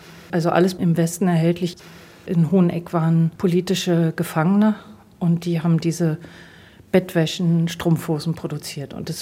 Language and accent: German; Moscow, Russia; weil ich bin in Moskau groß geworden, ich sprach also Russisch.